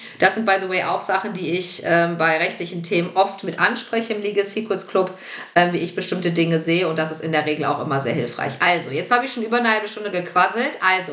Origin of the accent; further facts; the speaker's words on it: Lower Saxony, Germany; Ich komme aus Niedersachsen von einem kleinen Bauernhof.